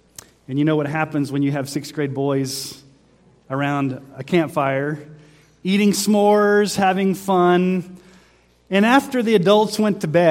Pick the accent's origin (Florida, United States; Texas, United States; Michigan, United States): Texas, United States; When I was growing up in Texas, we saw a funnel cloud come down